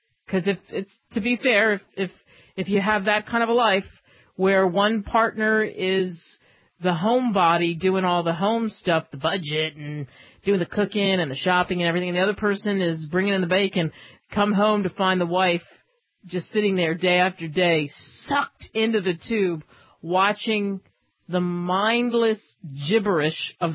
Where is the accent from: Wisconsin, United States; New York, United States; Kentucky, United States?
New York, United States; also born or lived in New Jersey; But I grew up in New York, New Jersey, where, you know, you're not carrying weapons. You don't have a shotgun that's in the truck. Now I live in a state, and I've lived all over the country.